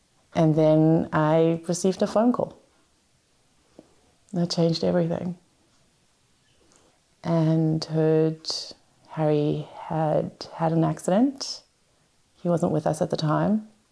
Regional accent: South Africa; now in Australia; Growing up in South Africa, often school is quite far away from where you live.

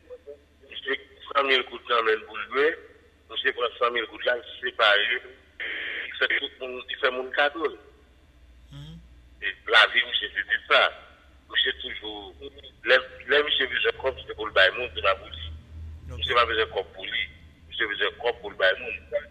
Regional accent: Haiti; c'est la vie, on est haïtien.

